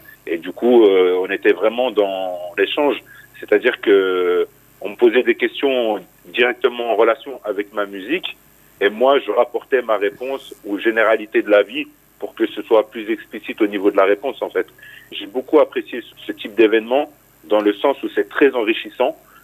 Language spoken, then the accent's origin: French; Grand Est, France; moi je suis originaire des Vosges, c'est dans l'est de la France. C'est, on va dire, entre Nancy et Mulhouse, pour situer un petit peu, à mi-chemin entre les deux. Comme je vous l'avais déjà dit, je pense, j'habite en région parisienne pour raisons professionnelles depuis une dizaine d'années maintenant.